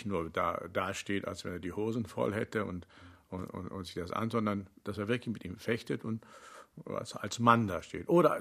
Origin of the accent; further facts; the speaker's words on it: Rhineland, Germany; sondern ich bin halt wie im Rheinland aufgewachsen, mit dieser Musik zuerst konfrontiert worden.